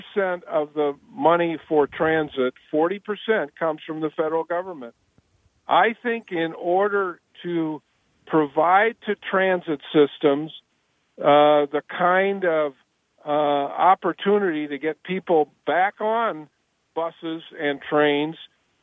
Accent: Peoria, Illinois, United States; There's a bus service from O'Hare to my hometown of Peoria that a lot of college students use.

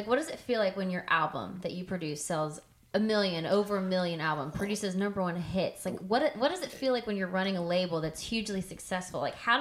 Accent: Texas, United States; Because I'm from Texas, so he's like King Texas.

